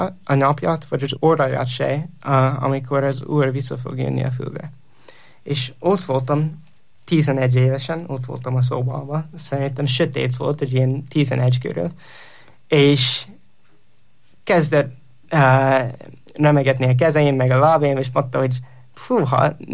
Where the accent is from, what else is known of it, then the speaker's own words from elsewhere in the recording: Indiana, United States; Hungarian is a second language; also born or lived in Pennsylvania; egy keresztény családban nőttem föl, és Pennsylvaniában születtem, de amikor 8 éves voltam, kiköltöztünk elköltöztünk Pennsylvaniából Indiánába egy apukám új munkahelye miatt